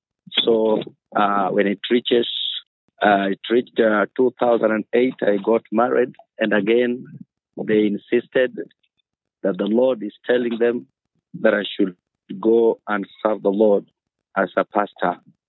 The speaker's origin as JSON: {"language": "English", "country": "Kenya", "said": "from Kenya, pastoring a church in an island called Rusinga. It is in a town called Homa Bay County."}